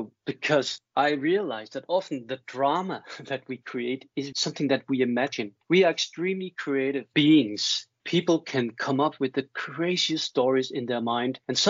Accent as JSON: {"language": "English", "country": "Denmark", "accent": "Danish", "second_language": "English", "said": "because it has my Danish accent, but I think it will be fine."}